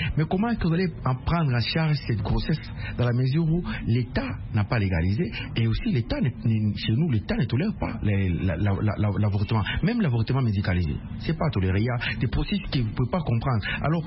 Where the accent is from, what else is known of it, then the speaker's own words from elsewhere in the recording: DR Congo; Chez nous, en RDC